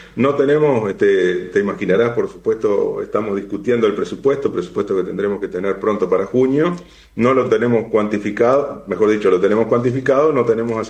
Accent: Salto, Uruguay; yo soy de Salto además

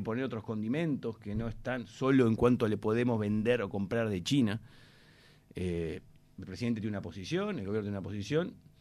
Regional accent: Uruguay

